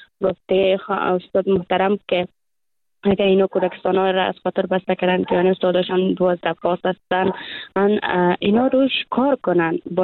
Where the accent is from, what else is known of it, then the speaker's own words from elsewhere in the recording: Afghanistan; چون ما دختران افغان هستیم